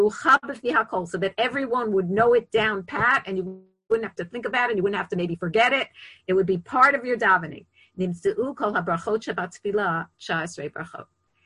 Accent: Bronx, New York, United States; We were growing up in the Bronx.

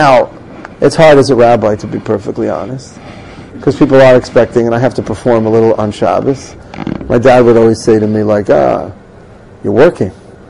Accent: Queens, New York, United States; I used to have to walk 20, 30 minutes to the next neighborhood. I grew up in Queens.

